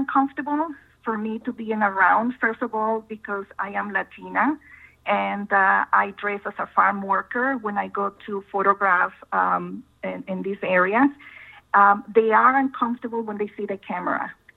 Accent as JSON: {"language": "English", "country": "Nicaragua", "tie": "born or raised there", "moved": "as an adult", "lives_now": "Florida, United States", "said": "I was born in Nicaragua and raised in Nicaragua, but I have lived in the U.S. for the last 30 years, and I have lived in Southwest Florida for 20 years."}